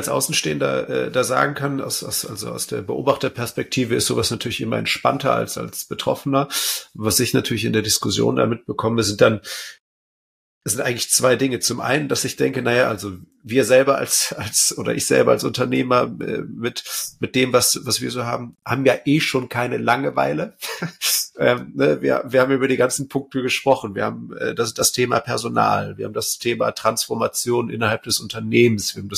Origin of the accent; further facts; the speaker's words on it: Aachen, North Rhine-Westphalia, Germany; born there; also ich bin ja auch Öscher, wenn man so will, also gebürtiger Aachener, jetzt mittlerweile ja am Niederrhein.